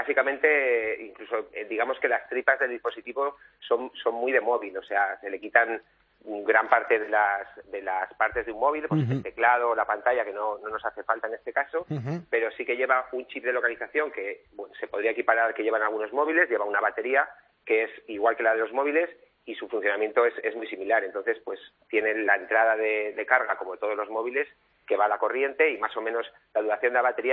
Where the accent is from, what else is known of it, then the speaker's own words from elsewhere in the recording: Aranda de Duero, Castile and León, Spain; Pues yo soy de Aranda de Duero, de la provincia de Burgos